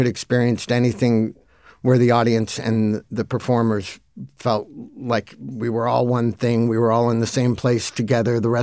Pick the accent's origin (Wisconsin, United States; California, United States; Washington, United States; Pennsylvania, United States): California, United States; Mar Vista; also born or lived in Santa Monica; that was what the kids in the neighborhood liked. And at one point, I moved from Santa Monica to Mar Vista.